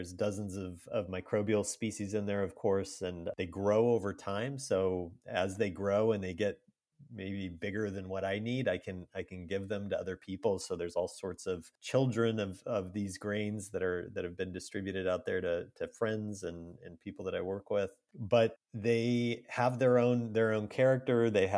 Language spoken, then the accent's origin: English; California, United States; But since I'm from California, I'll probably say kefir.